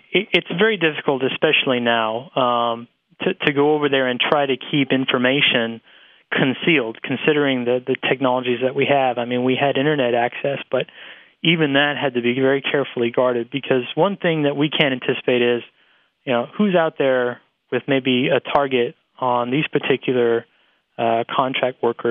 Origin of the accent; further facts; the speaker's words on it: Texas, United States; All right, well, I'm from Texas. I like my country music, and I like all kinds of music.